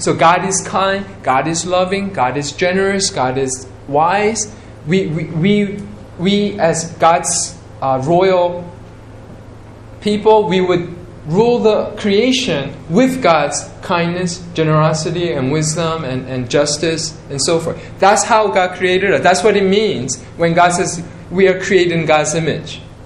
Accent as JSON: {"language": "English", "town": "Queens", "region": "New York", "country": "United States", "tie": "born or raised there", "said": "I grew up in Queens, New York, and in Forest Hill, there's a tennis center, there was a U.S. Open."}